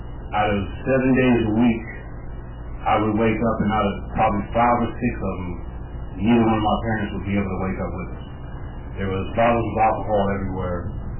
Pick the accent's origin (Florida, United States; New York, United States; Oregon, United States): New York, United States; born there; I was born right here in New York, May 11, 1982.